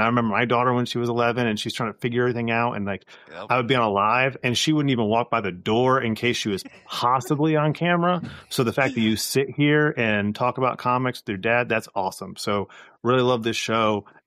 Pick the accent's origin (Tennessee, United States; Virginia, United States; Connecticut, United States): Connecticut, United States; I'm originally from Connecticut, so that's my home stomping ground.